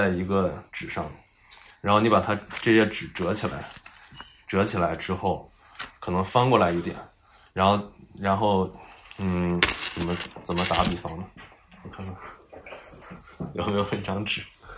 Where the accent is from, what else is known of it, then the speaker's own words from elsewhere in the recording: China; 就是我们中国人写信的时候也是会说谁写了，谁收